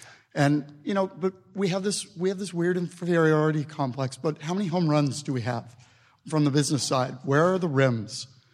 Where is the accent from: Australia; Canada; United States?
Canada; And look, we're all Canadian, and we're standing here, and we're celebrating our being Canadian.